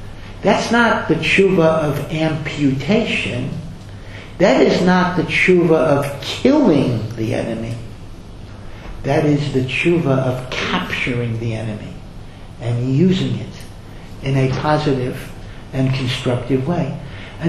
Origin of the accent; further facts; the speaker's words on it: North Dakota, United States; And here I come from North Dakota. And, you know, I became from at 29 or 30.